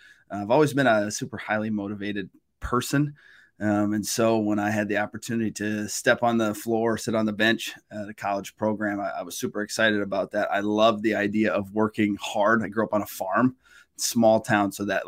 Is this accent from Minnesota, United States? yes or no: yes; Minnesota, United States; But I'm from Minnesota. My family had just moved to Ohio.